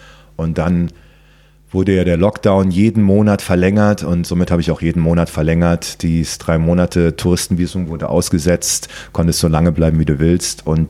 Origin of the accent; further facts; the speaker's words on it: Berlin, Germany; Ich bin in Berlin groß geworden